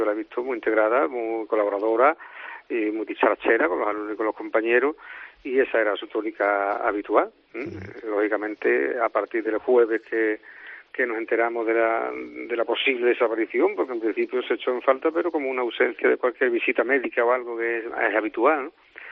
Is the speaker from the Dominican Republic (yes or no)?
no; El Campillo, Andalusia, Spain; el Campillo, yo soy de allí, yo soy del Campillo. Entonces el Campillo es un pueblo minero, un pueblo tranquilo, donde nunca parece que ocurre nada